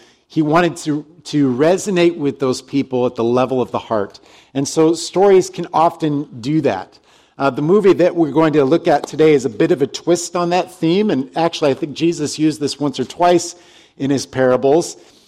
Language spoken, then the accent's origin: English; Alaska, United States; born there; I was born in Alaska, and so I'm a little bit crazy like that.